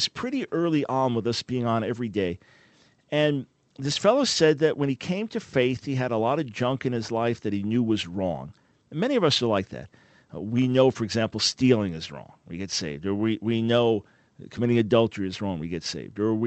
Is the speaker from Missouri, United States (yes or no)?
no; New York, United States; moved away as an adult; now in North Carolina, United States; We live in North Carolina now since 2003. This has been our home since, but I'm a New Yorker originally, most of my life spent there.